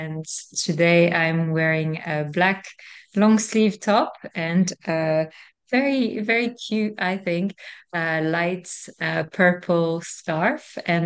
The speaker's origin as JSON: {"language": "English", "country": "France", "tie": "born or raised there", "said": "So, I was born and raised in France."}